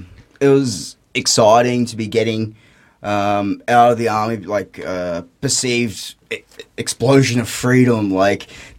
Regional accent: Australia; born there; I got lucky and I was born in Australia

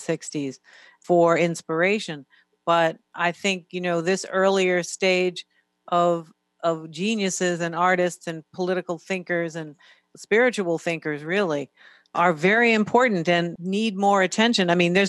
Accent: New York, United States; Chicago, you know, I'm a New Yorker, so I'm biased.

